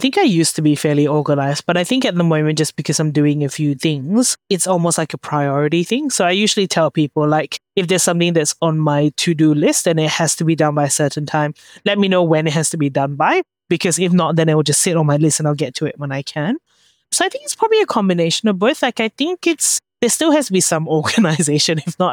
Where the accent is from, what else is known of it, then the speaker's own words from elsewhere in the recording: Singapore; I've got a group of close girlfriends and we grew up together in Singapore.